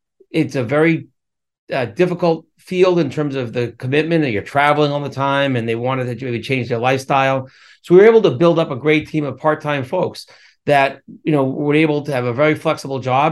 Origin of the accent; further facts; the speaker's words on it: Whitman, Massachusetts, United States; we grew up in Whitman, small town on the, I say South Shore, but it's kind of South-ish Shore.